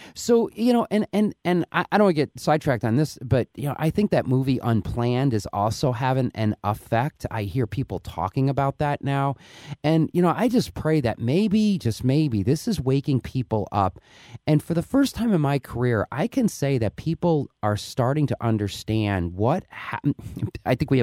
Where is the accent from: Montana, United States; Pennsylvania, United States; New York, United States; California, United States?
New York, United States; born there; I was born in New York